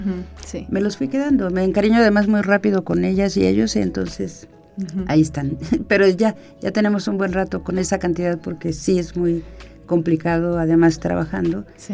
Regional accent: Mexico City, Mexico; also born or lived in Aguadulce; now in Aguascalientes, Mexico; yo nací en Aguadulce, Veracruz. Viví ahí hasta los 8 años que nos movimos toda la familia hacia la Ciudad de México. Allá crecí, me formé a nivel licenciatura y me vine a vivir a Aguascalientes en 1984.

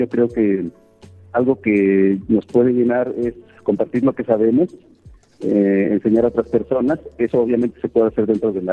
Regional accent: Aguascalientes, Mexico; also born or lived in Mexico City; yo nací en la Ciudad de México. Mi papá es originario de Aguascalientes, entonces viví 12 años allá y desde la secundaria estoy viviendo nuevamente en Aguascalientes.

